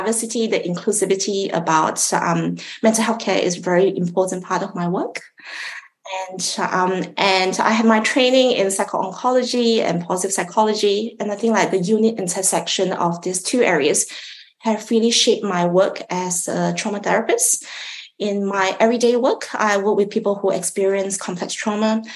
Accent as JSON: {"language": "English", "country": "Malaysia", "tie": "born or raised there", "said": "I grew up in Malaysia. It's a beautiful blend of cultures, languages, and foods, and that has just afforded me the abilities to speak a few different languages and also several Asian dialects."}